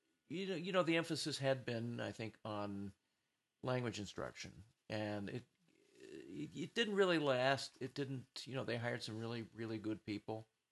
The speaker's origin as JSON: {"language": "English", "town": "Wichita", "region": "Kansas", "country": "United States", "tie": "born or raised there", "moved": "yes", "said": "Born and raised in Wichita. Yeah, been gone for about more than 25 years."}